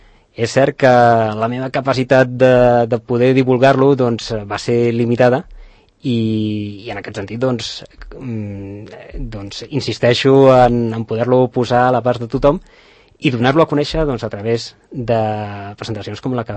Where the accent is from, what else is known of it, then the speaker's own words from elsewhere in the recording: Barcelona, Catalonia, Spain; born there; also born or lived in Sant Cugat; jo és cert que vaig néixer a Barcelona, però els meus avis vivien aquí a Sant Cugat, teníem aquí una casa amb un hort. I jo els caps de setmana i les meves vacances d'estiu sempre les passava aquí a Sant Cugat